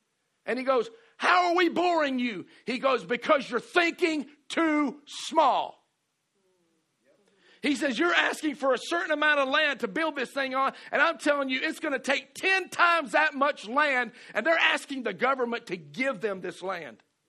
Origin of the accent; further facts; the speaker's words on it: the South, United States; You know, when I see that word dare, I'm from the South. Right? So I understand that word dare, because down in the South, we have this thing called a double dog dare.